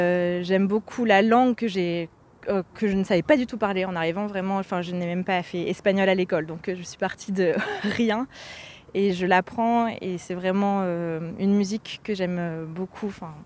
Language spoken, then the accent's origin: French; Hauts-de-France, France; Alors, j'ai grandi dans le Nord et j'ai fait une partie de mes études entre Lille et Paris.